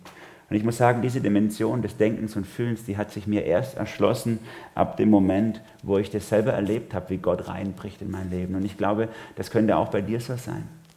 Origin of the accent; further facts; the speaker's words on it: Germany; born there; ich bin in Deutschland geboren, in diese Familie hinein, in eine bestimmte Kultur, in ein bestimmtes Milieu hinein.